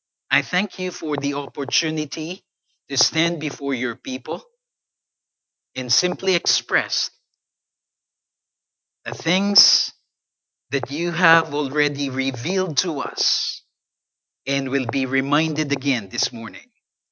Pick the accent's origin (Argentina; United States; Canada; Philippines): Philippines; I grew up in the Philippines. And in the Philippines, we're very much well known as the Christian or the very religious country.